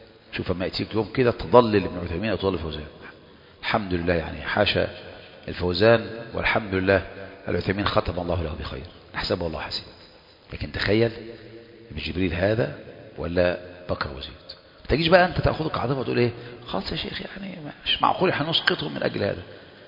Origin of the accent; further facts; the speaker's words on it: Egypt; إحنا بقى عندنا في مصر